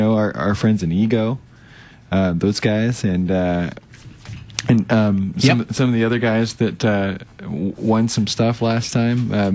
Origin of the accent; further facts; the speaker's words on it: Los Angeles, California, United States; born there; But I was born there, and so I feel like I can say whatever I want.